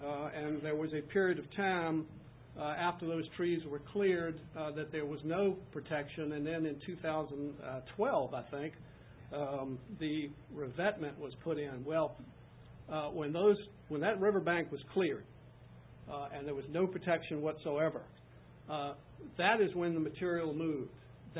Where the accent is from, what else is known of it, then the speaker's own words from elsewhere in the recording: Irvington, Virginia, United States; I'm from Irvington. I am a lawyer